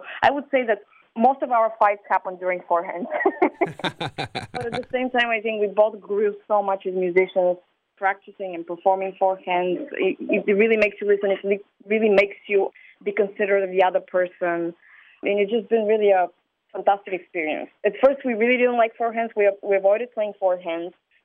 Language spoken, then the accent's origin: English; United States; And just it happened that I was from the United States